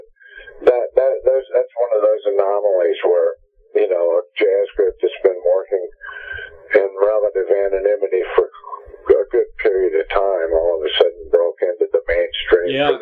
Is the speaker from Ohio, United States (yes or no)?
yes; Troy, Ohio, United States; they were part of a music club where I grew up in Troy, Ohio.